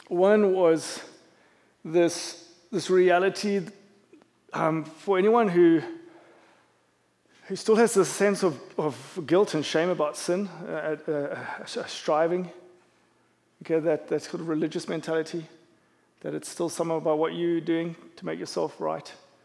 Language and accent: English; South Africa; I am a South African, and I'm a bit of an Englishman.